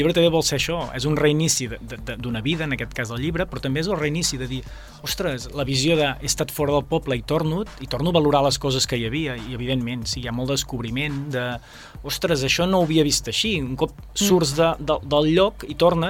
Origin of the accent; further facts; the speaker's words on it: Banyoles, Catalonia, Spain; soc de Banyoles, i llavors la vida potser ja no és un ritme tan alt com les grans ciutats, no, de Catalunya